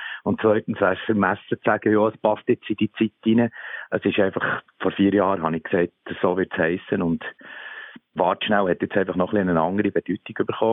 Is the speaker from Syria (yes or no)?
no; Bern, Switzerland; accent: Bernese German; Und das gehört einfach zu unserem Ja, zu unserem Dialekt, zu unserem Berndeutsch, wart schnell, komm, gang, horti.